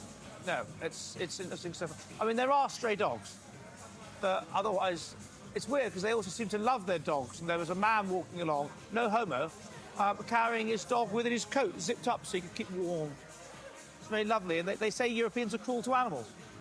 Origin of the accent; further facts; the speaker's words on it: London, United Kingdom; And I'm thinking to myself, as a Londoner, what is the variable?